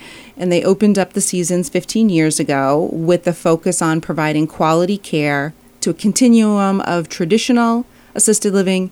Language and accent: English; Uxbridge, Massachusetts, United States; moved away as an adult; I am a transplant from Massachusetts.